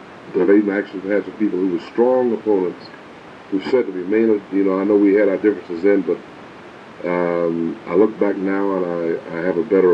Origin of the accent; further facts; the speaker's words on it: Atlanta, Georgia, United States; I grew up in Atlanta where police brutality was the number one issue.